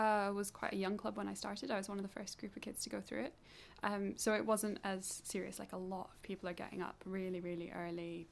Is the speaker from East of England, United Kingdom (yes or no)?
no; Huntly, Scotland, United Kingdom; Sure. So I grew up in Huntly in Aberdeenshire. So it's on the train line between Aberdeen and Inverness.